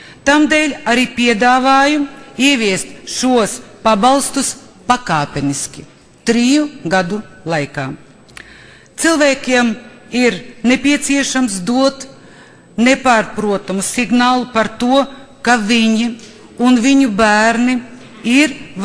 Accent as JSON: {"language": "Latvian", "region": "Latgale", "country": "Latvia", "tie": "born or raised there", "said": "no Latgales manas dzimtās zemes no mana dzimtā reģiona ir pazudusi piektā daļa iedzīvotāja"}